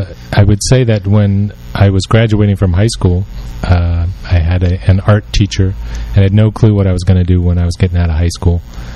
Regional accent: San Francisco, California, United States; I was born in San Francisco.

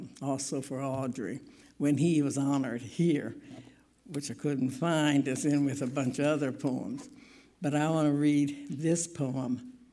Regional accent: Urbana, United States; I'm from Urbana

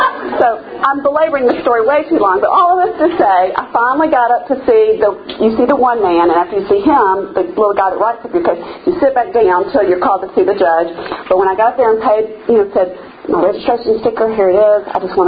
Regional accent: Alabama, United States; I'm from Alabama. I was raised by my help.

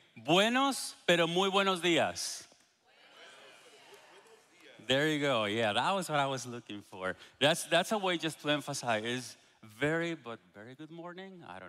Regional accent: Guatemala; moved away as an adult; now in United States; I'm from Guatemala, okay? So I'm Guatemalan. Me and my wife, we came 5 years ago.

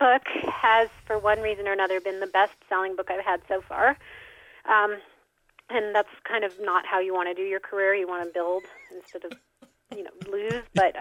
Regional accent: Albuquerque, New Mexico, United States; Well, I grew up in Albuquerque, and my dad is a professor.

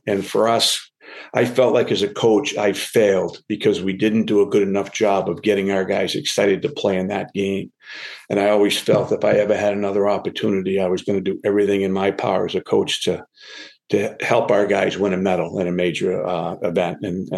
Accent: United States; But as an American, and you know how we are, particularly with the Olympics

